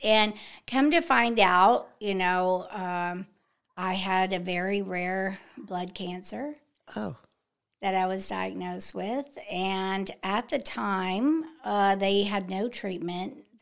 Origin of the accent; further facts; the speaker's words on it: Baytown, Texas, United States; Okay. Well, I'm from Baytown.